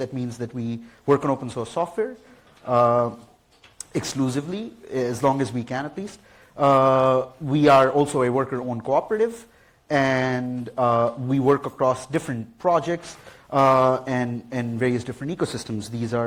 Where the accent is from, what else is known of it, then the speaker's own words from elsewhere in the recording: New Delhi, Delhi, India; now in A Coruña, Spain; I am from India, from New Delhi, and I live in A Coruña in Spain.